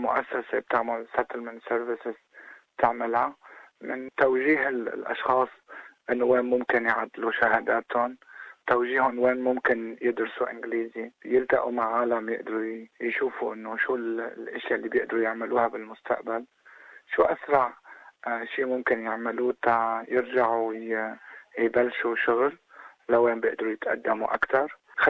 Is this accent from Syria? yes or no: yes; Syria; أنا شخصيا من سوريا كمان